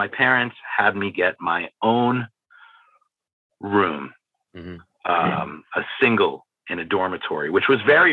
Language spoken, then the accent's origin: English; Hastings-on-Hudson, New York, United States; So for me, I grew up in New York. My family moved up to Westchester County in Hastings on Hudson.